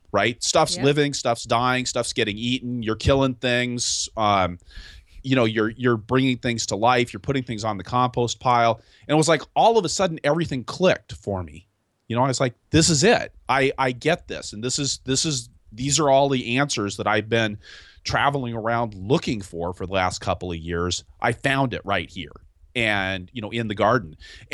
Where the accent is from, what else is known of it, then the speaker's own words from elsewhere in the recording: Seattle, Washington, United States; So I actually grew up in the city. I grew up in Seattle.